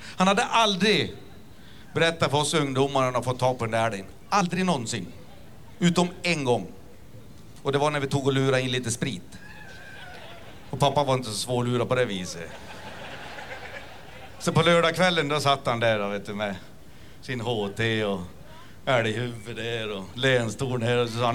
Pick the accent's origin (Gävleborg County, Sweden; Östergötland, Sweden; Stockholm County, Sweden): Gävleborg County, Sweden; Enånger; jag kommer faktiskt från Enånger, ligger i Hälsingland, ligger alldeles vid kusten.